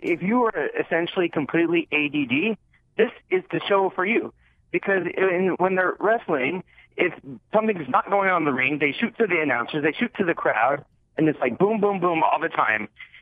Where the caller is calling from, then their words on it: Las Vegas, Nevada, United States; in Las Vegas.